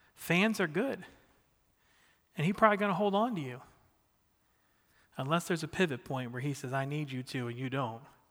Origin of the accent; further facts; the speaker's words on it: New Jersey, United States; Because I grew up in Southern Jersey, a suburb of Philadelphia, and where everybody was obsessed with the Eagles.